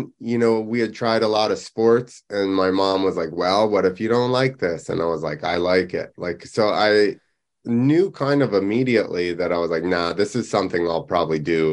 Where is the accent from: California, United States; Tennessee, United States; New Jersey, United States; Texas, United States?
New Jersey, United States; born there; Yep, I was born in New Jersey.